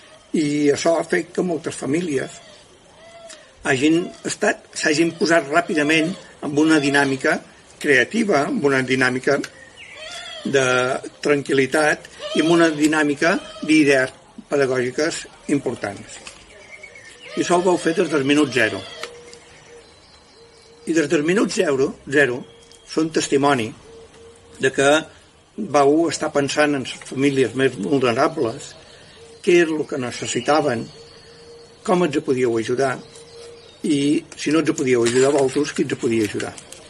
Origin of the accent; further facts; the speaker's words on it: Ciutadella, Balearic Islands, Spain; som de Ciutadella, i he fet feina